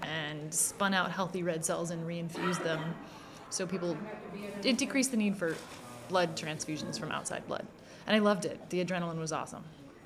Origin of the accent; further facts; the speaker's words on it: Pacific Northwest, United States; I love fungus. I'm from the Northwest.